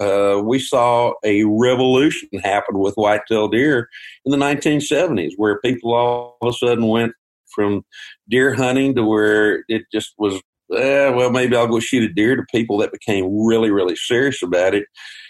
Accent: Texas, United States; Now, back then, where I grew up in Texas, we had deer

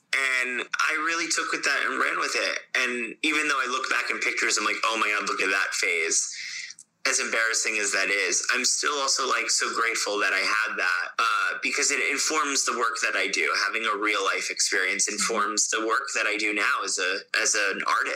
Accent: Fort Lauderdale, Florida, United States; I grew up in Fort Lauderdale in Florida.

